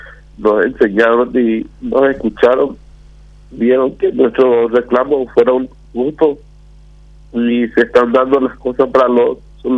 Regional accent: Central, Paraguay; moved away as an adult; Vivo en la ciudad de Mandarias. En la década del 90 me vine al Alto Paraná de Central de Asunción.

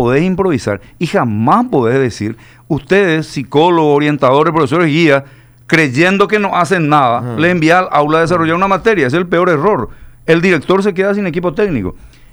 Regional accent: Central, Paraguay; Yo soy de Villaliza, él fue intendente de Villaliza.

